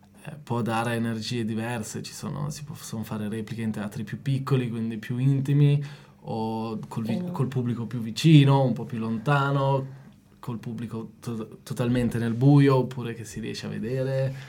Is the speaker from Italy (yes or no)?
no; Lugano, Ticino, Switzerland; also born or lived in Lausanne; siamo ticinesi, siamo cresciuti, cioè io sono cresciuto a Lugano e poi ho fatto i miei studi di ingegneria a Losanna, sono stato 7 anni a Losanna